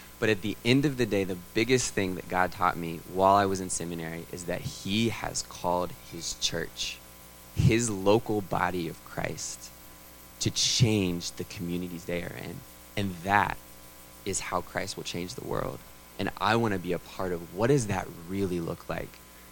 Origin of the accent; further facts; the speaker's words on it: Roanoke, Virginia, United States; growing up in Roanoke, I would say it is God's grace that I grew up in a Christian household.